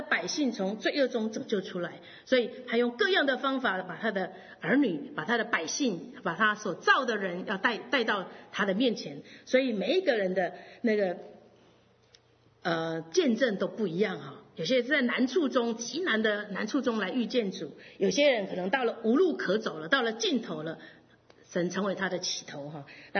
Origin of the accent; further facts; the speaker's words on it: Taiwan; 我生在台湾，然后我们的祖先一代一代都是拜拜的